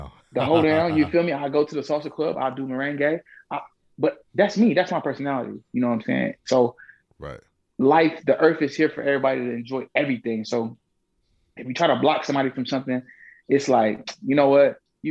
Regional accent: Killeen, Texas, United States; this is my first time outside of Texas. I'm born and raised in Killeen. So it's my first time like out.

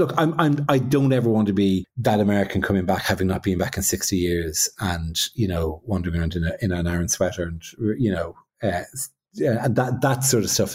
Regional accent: Ireland; now in London, United Kingdom; I'm prominently Irish in London.

